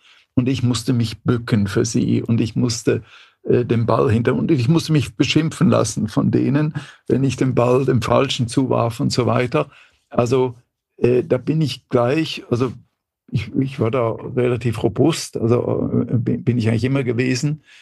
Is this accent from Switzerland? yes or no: yes; Switzerland; born or raised there; also born or lived in Brussels, Belgium / Bruges, Belgium; now in Germany